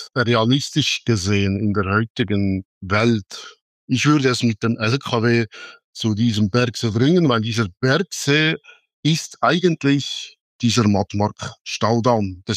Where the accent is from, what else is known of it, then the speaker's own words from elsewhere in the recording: Visp, Valais, Switzerland; Ich bin in Visp aufgewachsen. Das ist, was soll ich sagen, etwa 20, 30 Autominuten, je nach Fahrweise, von dieser Staumauer entfernt.